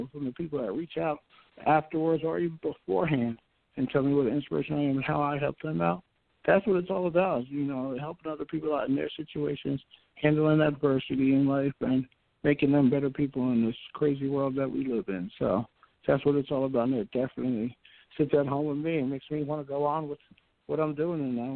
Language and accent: English; Avenel, New Jersey, United States; born or raised there